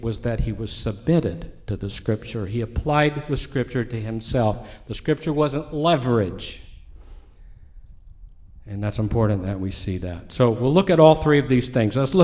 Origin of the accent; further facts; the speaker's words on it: Northwest, United States; I grew up in the Northwest, up in the big mountains with the big clear streams